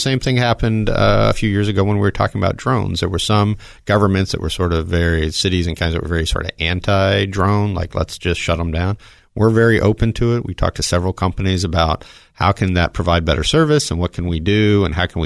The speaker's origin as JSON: {"language": "English", "region": "the South", "country": "United States", "tie": "born or raised there", "said": "So I grew up in the South, was, you know, just around cars."}